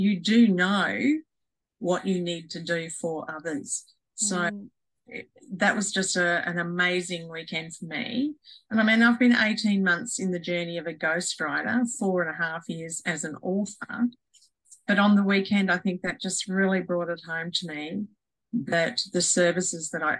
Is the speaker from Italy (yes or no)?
no; Queensland, Australia; I grew up in Western Queensland, out, you know, in the bush, basically, and books were my friends.